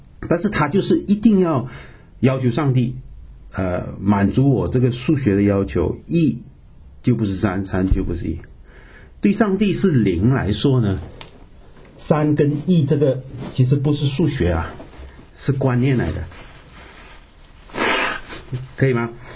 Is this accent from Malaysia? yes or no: yes; Malaysia; 我说我不是马来人，我是华人。啊，这样你是中国人？我说不是，我是马来西亚人。